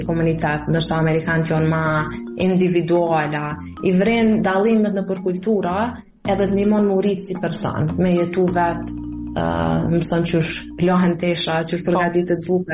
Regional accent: Kosovo; më të ke që është e pa mundur one si një kosovare 18 vjeqare me fitu busht plot

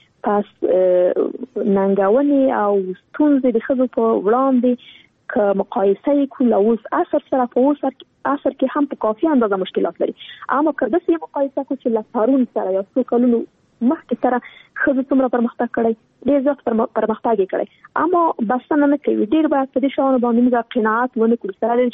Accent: Afghanistan; born or raised there

